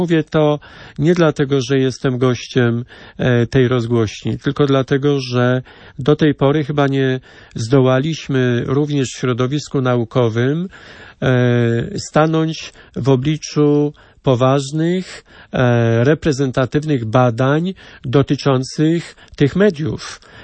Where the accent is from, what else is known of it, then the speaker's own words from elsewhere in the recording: Krosno Odrzańskie, Lubusz Voivodeship, Poland; Natomiast ziemia lubuska, ja pochodzę z Krosna Odrzańskiego, przepięknego miasta położonego na Błoniach nad Odrzańskich.